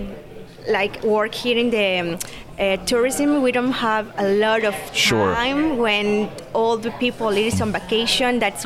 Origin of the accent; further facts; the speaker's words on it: Veracruz, Mexico; English is a second language; I am from Veracruz.